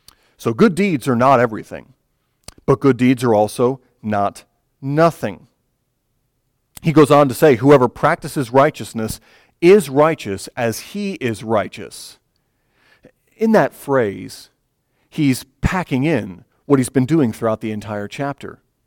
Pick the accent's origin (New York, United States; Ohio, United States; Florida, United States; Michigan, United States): Michigan, United States; I grew up in Michigan, proud Michigander